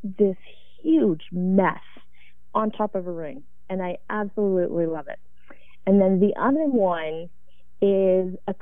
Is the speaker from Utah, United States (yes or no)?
yes; Utah, United States; I grew up in Utah. I am Japanese American, and there's not a lot of diversity.